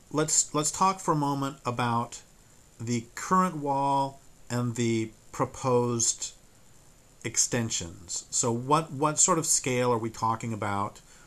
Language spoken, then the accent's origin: English; the West, United States; And I grew up in the West, and like most people who grew up in the rural West